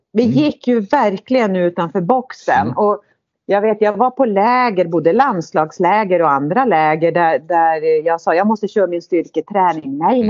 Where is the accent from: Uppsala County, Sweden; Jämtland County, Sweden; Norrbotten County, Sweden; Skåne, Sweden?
Norrbotten County, Sweden; Piteå; jag kom ju då från Piteå och jag hade legat på simgymnasium i Älvsbyn och flyttade ner till Sundsvall